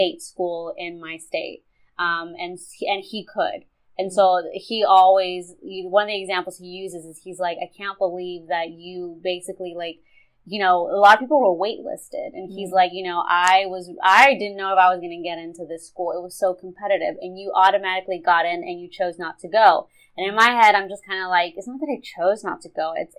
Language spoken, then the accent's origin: English; Texas, United States; In the state that I went to, I'm from Texas